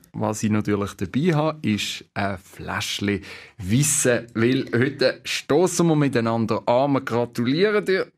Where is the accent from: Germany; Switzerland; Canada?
Switzerland; Eastern Switzerland; accent: Eastern Swiss dialect; und das als Ostschweizer. Deshalb habe ich in meinem Mundart-Dialekt das Mail verfasst.